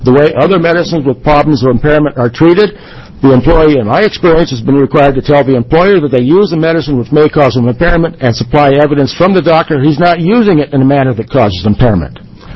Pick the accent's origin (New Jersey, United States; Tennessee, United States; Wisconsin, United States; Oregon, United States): Oregon, United States; Williams; I'm from Williams, Oregon.